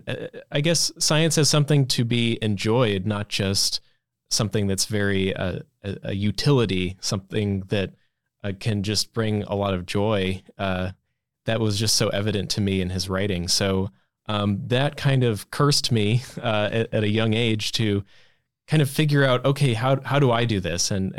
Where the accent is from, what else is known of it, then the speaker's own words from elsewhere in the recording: St. Louis, Missouri, United States; Well, I grew up in St. Louis in a pretty suburban neighborhood.